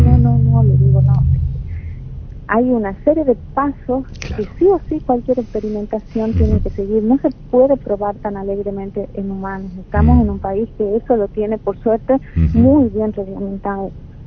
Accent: Aguilar, Tucumán, Argentina; Yo soy de Tucumán, soy de Aguilar.

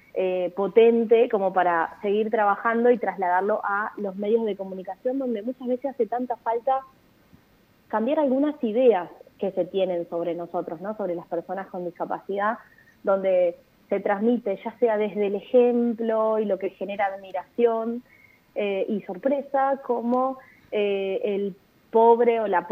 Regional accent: Argentina; porque soy una ciudadana argentina

